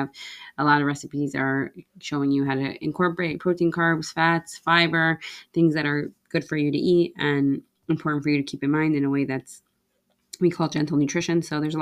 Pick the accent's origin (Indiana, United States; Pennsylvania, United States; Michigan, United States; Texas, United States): Pennsylvania, United States; Scranton; It's funny when you say that you're born and raised in Farapa because I'm like born and raised in Scranton.